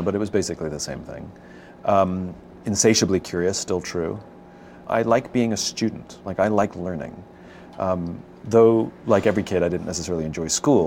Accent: New Jersey, United States; also born or lived in England / Johannesburg, South Africa / Hong Kong; I moved to South Africa, to Johannesburg, then back to England, then to Hong Kong, and then at the tender age of 10, moved to the U.S., to New Jersey. So I'd already lived on four continents by the age of 10.

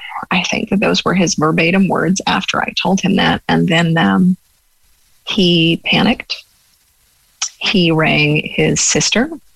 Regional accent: Los Angeles, California, United States; moved away as an adult; now in Ireland; I grew up in Los Angeles. I'd never seen a cow before. And I thought farming was romantic. And then I got to West Cork

